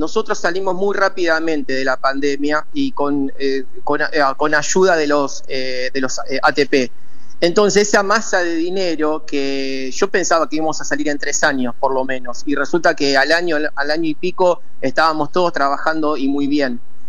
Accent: Argentina; yo soy muy argentino, muy, muy argentino.

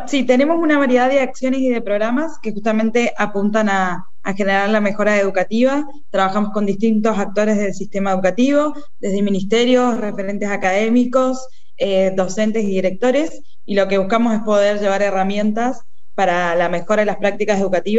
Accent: Argentina; así que hay mucho honor como argentinos

